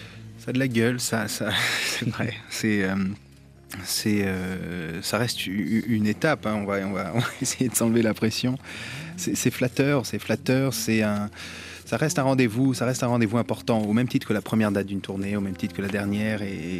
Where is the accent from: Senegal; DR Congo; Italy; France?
France; Brittany; Je suis breton, donc voilà.